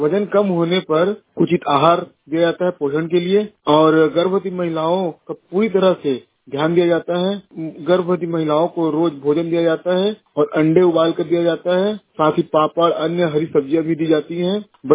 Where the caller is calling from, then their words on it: Charauda, Chhattisgarh, India; मैं ग्राम चरौदा से बोल रहा हूँ।